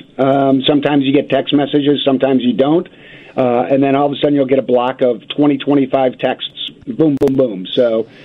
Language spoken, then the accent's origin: English; Park Ridge, Illinois, United States; This is home for me. Park Ridge is my hometown. I've got family in Bartlett.